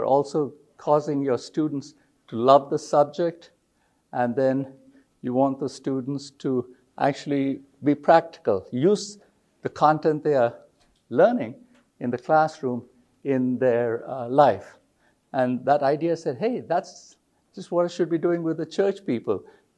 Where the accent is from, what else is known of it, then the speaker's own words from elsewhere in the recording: India; moved away as an adult; now in United States; And I grew up in India till I was 27 and came to the United States to do a master's in business administration.